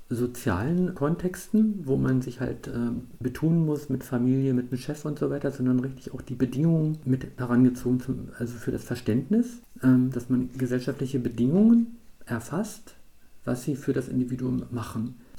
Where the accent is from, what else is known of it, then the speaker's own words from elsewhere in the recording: East Germany, Germany; Ich komme nur aus der DDR